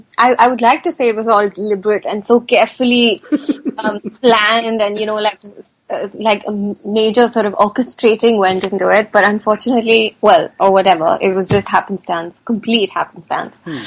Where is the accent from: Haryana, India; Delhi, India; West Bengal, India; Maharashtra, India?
Maharashtra, India; Mumbai; I had a scrapbook as a teenager growing up in Mumbai